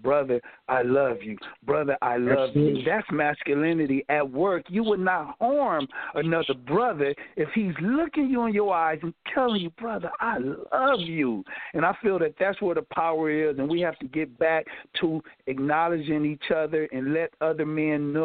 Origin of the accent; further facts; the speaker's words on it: Los Angeles, California, United States; And I feel that a lot of men, as I did growing up in Watts, I only dealt with masculinity from stick out your chest, young buck.